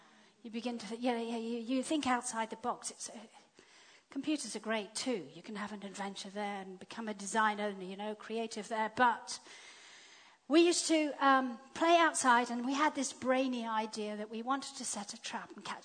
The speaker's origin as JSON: {"language": "English", "country": "Zimbabwe", "tie": "born or raised there", "said": "When I was growing up, I grew up in Zimbabwe. And if I think about my childhood, I am grateful I grew up in Zimbabwe."}